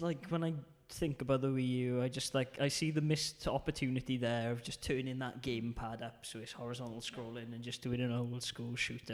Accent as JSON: {"language": "English", "town": "Swansea", "region": "Wales", "country": "United Kingdom", "lives_now": "Copenhagen, Denmark", "said": "I'm actually from Swansea, which is the wettest town in the UK, not Europe."}